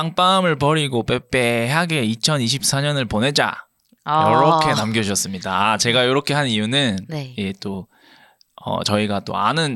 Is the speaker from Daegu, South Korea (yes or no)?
yes; Daegu, South Korea; accent: Daegu dialect; 저 대구 사람인데